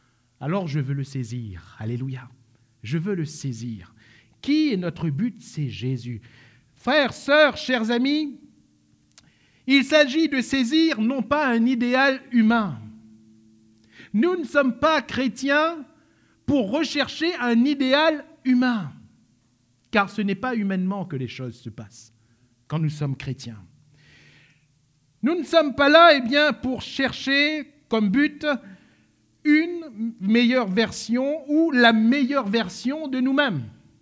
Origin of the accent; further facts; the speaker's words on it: Réunion, France; le sport qui est le plus fameux chez nous en France et à l'île de la Réunion, c'est le football